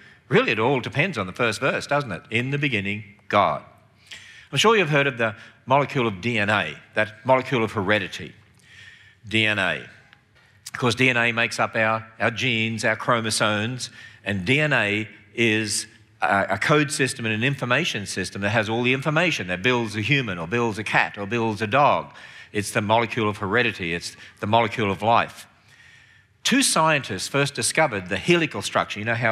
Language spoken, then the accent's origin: English; Australia; accent: southern; I have a southern accent. Very deep southern. I come from Australia originally.